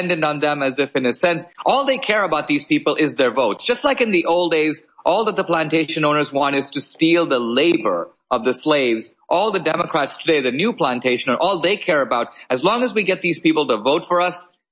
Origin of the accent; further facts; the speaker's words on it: India; now in United States; I grew up in India. It's a country run by gangs, slumdog millionaire style. I came to America for something different.